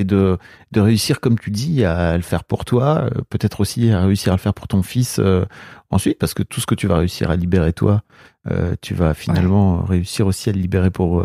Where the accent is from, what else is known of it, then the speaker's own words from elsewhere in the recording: Hauts-de-France, France; Moi, je viens du Nord, donc c'est vraiment no pain, no gain.